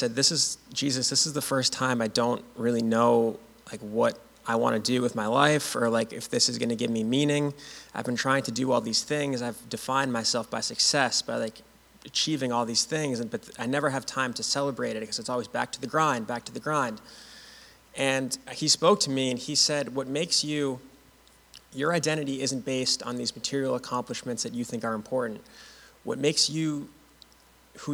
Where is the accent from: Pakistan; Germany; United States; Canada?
United States; Winchester, Massachusetts; I grew up in Winchester. Since I was really young, and I went to the public schools up until seventh grade, where I went to Belmont Hill until graduation.